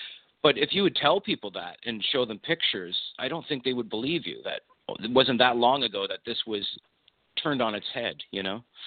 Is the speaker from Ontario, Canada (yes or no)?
yes; Windsor, Ontario, Canada; also born or lived in Detroit, United States; where I grew up in Windsor and Detroit, probably similar to Milwaukee